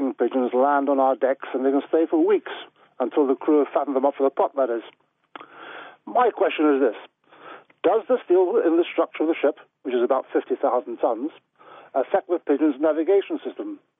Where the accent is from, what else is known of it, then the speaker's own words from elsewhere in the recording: Norwich, East of England, United Kingdom; from Norwich, and I'm the captain of a large oil tanker.